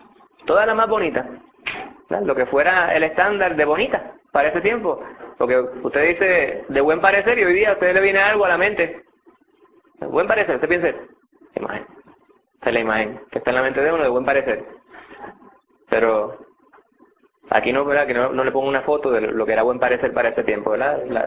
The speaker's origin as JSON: {"language": "Spanish", "country": "Puerto Rico", "said": "convertirse en hombre hecho y derecho, como decimos un puertorriqueño, temeroso de Dios"}